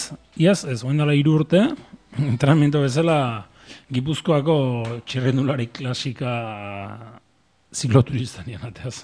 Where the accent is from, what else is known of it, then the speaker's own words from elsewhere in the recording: Barakaldo, Basque Country, Spain; Barakaldokoa naiz eta daukat paro obrero